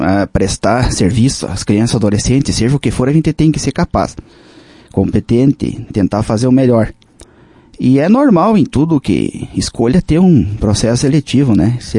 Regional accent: Lagoa Vermelha, Rio Grande do Sul, Brazil; Eu nasci em Lagoa Vermelha, me criei no interior. Até os 11 anos eu morava num sítio, com meus pais, meus familiares, meus avós. Vivi até os 11 anos no Rincão Comprido, que hoje esse distrito pertence ao Capão Bonito.

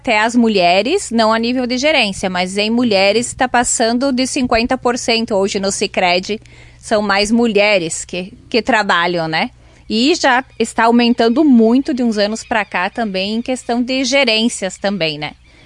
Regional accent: Nicolau Vergueiro, Rio Grande do Sul, Brazil; Eu me criei por aqui, estudei, saí trabalhar fora e retornei para casa

